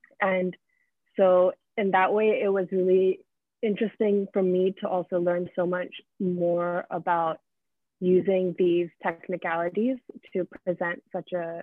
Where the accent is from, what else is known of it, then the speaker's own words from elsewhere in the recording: Singapore; I did the first performance around 2 years ago in Singapore, which is my hometown.